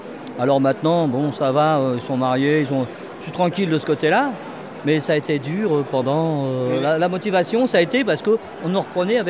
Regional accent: Le Havre, Normandy, France; now in Marseille, France; Bah, je viens du Havre une première fois.

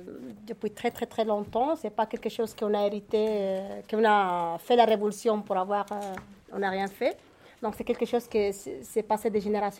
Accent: Western Sahara; nous sommes des Sahara occidental, nous ne sommes pas marocains.

